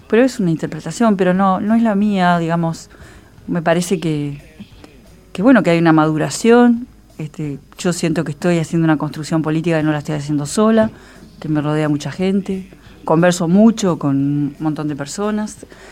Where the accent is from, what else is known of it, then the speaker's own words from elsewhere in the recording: Montevideo, Uruguay; Soy montevideana, quiero a Montevideo.